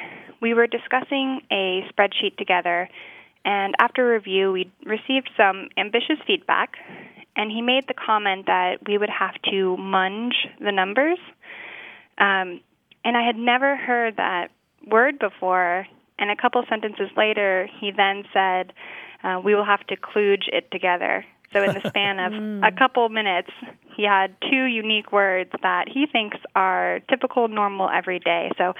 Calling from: San Diego, California, United States; I'm calling from San Diego.

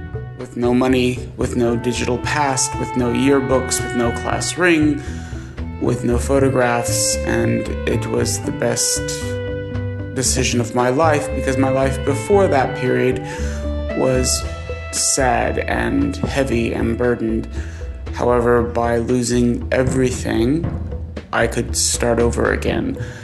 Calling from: Stockholm, Stockholm County, Sweden; I'm calling from Stockholm, Sweden.

